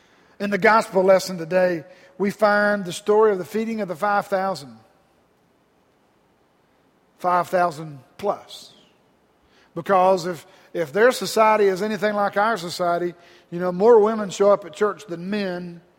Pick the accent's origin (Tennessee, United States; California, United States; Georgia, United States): Georgia, United States; You know, I'm from Georgia, and I like the Georgia Bulldogs, and they didn't do too well yesterday.